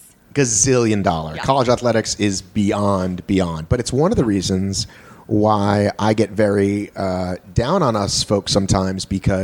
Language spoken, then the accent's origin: English; United States; I'm an American, ma'am.